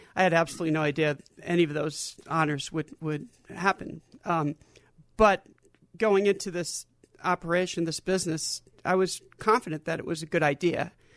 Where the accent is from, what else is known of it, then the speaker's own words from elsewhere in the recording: New Haven, Connecticut, United States; this great pizza that my family and I grew up eating in New Haven.